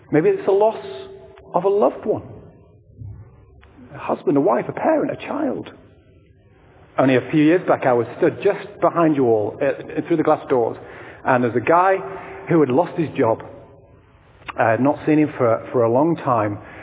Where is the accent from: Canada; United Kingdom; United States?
United Kingdom; Yorkshire and the Humber; I mean, I'm from Yorkshire.